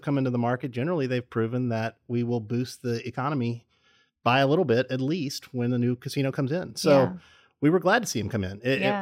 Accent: Shreveport, Louisiana, United States; also born or lived in New Orleans, United States; because even though I grew up in Shreveport, I was born in New Orleans.

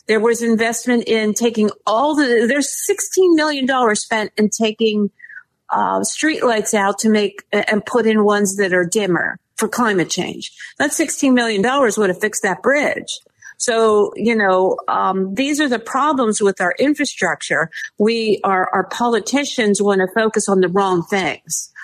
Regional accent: Pittsburgh, Pennsylvania, United States; I'm sure everyone saw the bridge go down in my hometown of Pittsburgh last week

